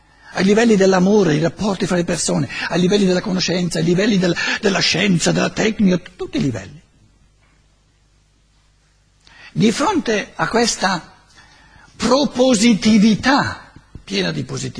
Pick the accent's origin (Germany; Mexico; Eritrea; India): Germany; Italian is a second language; Vengo dalla Germania per dire cose non vere, allora resto in Germania, no?